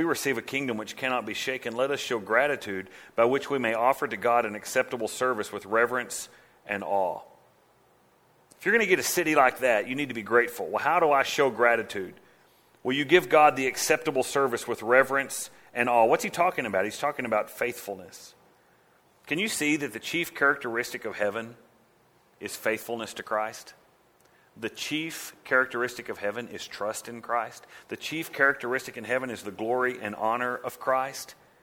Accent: United States; the red, white, and blue. I'm of the USA. I'm a citizen of heaven, right? And don't mess with me. I come from America.

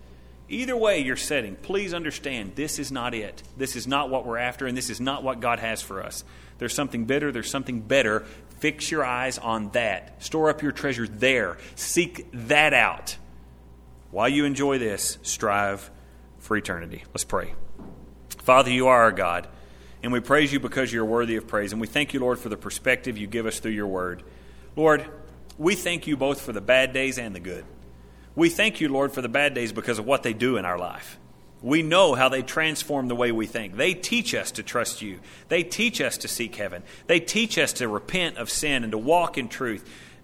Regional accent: Texas, United States; now in Colorado, United States; I'm a Texan living in Colorado, right? This is not where I belong.

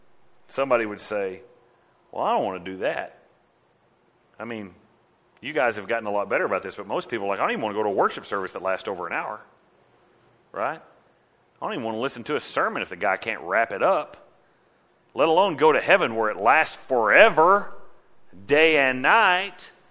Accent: United States; the red, white, and blue. I'm of the USA. I'm a citizen of heaven, right? And don't mess with me. I come from America.

